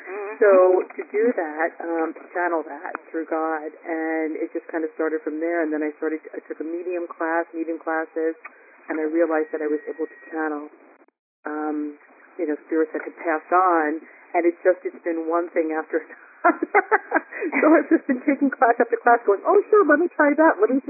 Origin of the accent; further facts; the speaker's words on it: New Jersey, United States; Oh, I'm from New Jersey.